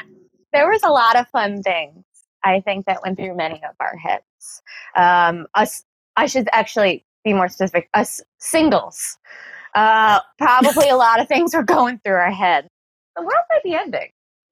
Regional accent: New York City, New York, United States; Okay, so I'm a New Yorker.

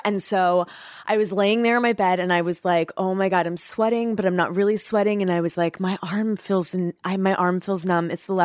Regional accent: Texas, United States; No, I'm from Texas. Don't you remember the beginning of the story?

